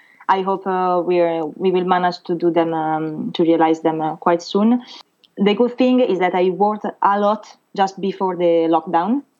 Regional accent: Rome, Lazio, Italy; now in Paris, France; And so I came to Paris 6 years ago. It was by chance, because I'm from Rome in Italy

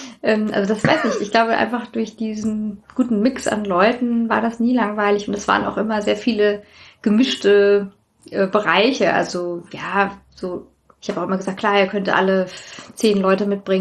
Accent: Hanau, Hesse, Germany; Ich kann sagen, ich komme auch aus Hanau

